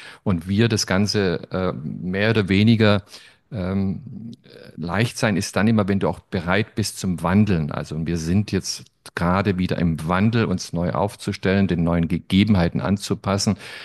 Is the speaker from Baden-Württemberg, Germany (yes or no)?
yes; Baden-Württemberg, Germany; ich bin ja als Schwabe groß geworden und als Schwabe weiß man, wenn man schaffen kann, dann kann man alles schaffen